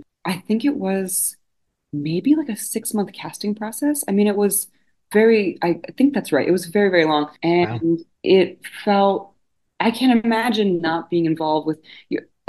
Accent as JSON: {"language": "English", "region": "New Jersey", "country": "United States", "tie": "born or raised there", "said": "I grew up in North Jersey and the Newark, Carnegie Harrison area, the end of the PATH train."}